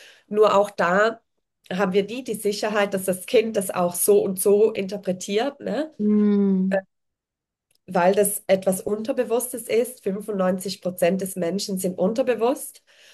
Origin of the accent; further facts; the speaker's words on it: Switzerland; ich bin zwar Schweizerin